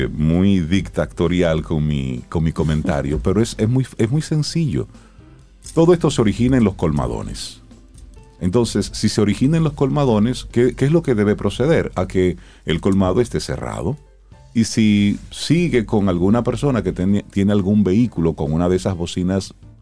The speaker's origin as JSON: {"language": "Spanish", "town": "Los Mameyes", "region": "Santo Domingo", "country": "Dominican Republic", "tie": "born or raised there", "said": "Me duele porque yo me crié en esas calles."}